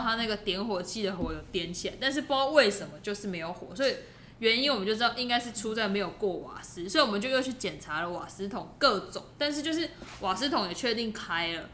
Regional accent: Taiwan; 我们台湾人其实我是完全没有看过那种 BBQ 的烤炉

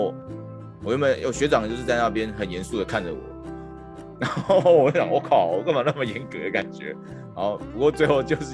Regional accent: Taiwan; 是会带外国人跟我们台湾人认识嘛？

